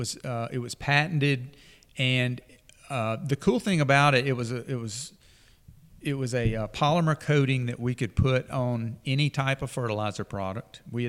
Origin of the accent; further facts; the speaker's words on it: Sylacauga, Alabama, United States; And you know, again, we're from Sylacauga, Alabama, okay?